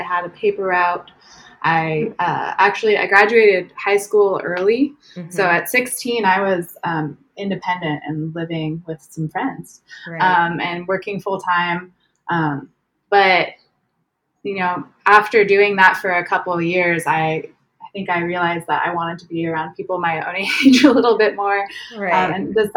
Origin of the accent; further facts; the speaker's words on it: Oregon, United States; also born or lived in California; Yeah. So I grew up in Oregon. I was born in California and we ended up going back there when I was in my sophomore year of high school.